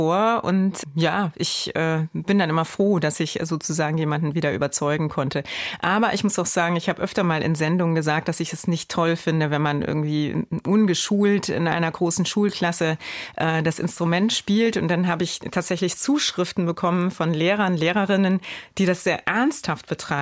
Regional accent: Simmern, Rhineland-Palatinate, Germany; ich bin ja auf dem Land groß geworden sozusagen, also in einer Kleinstadt in Simmern im Hunsrück.

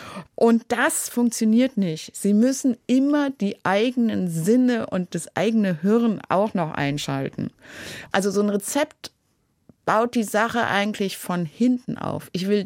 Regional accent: West Berlin, Berlin, Germany; Und ich bin in West-Berlin aufgewachsen, sehr behütet, habe immer zu Hause gewohnt

